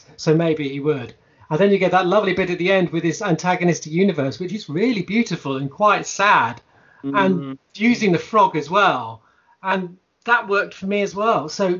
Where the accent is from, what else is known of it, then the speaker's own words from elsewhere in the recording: Manchester, North West England, United Kingdom; born there; I was born in Manchester as well, and I've lived various places. My accent is a mess.